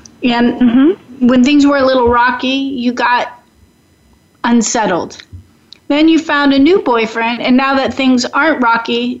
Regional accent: Gresham, Oregon, United States; And my hometown, Gresham, Oregon.

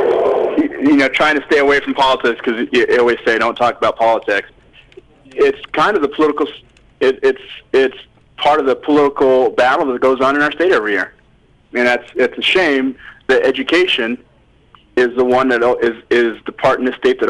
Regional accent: Arizona, United States; Well, growing up in Arizona, I know that Arizona perennially has one of the lowest, is one of the bottom states in regards to funding for education.

